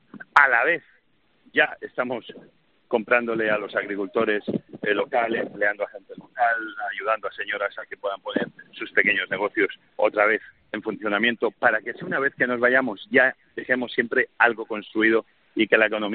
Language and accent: Spanish; United States